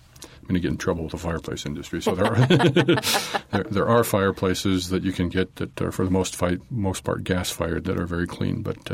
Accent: Jackson, Wyoming, United States; born there; I was born in Jackson, Wyoming, but this is as fine a place as any place you could live.

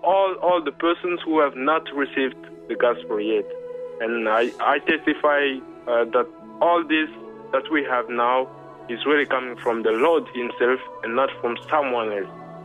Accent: DR Congo; I'm from Democratic Republic of Congo.

